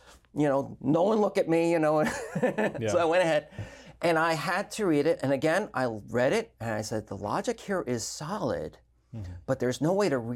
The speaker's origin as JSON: {"language": "English", "town": "New York City", "region": "New York", "country": "United States", "tie": "born or raised there", "said": "And I grew up in New York City, so I had Jehovah's Witnesses everywhere"}